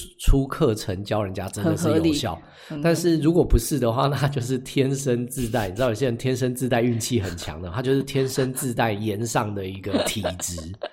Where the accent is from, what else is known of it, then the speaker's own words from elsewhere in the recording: northern Taiwan, Taiwan; 算我是北部人，我也是一直都吃北部粽